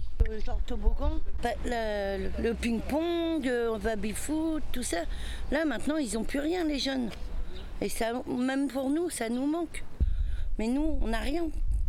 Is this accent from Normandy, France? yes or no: yes; Elbeuf, Normandy, France; Je suis d'Elbeuf avant, parce que j'habitais à Elbeuf et je suis revenue à mes sources, c'est-à-dire ici, quoi.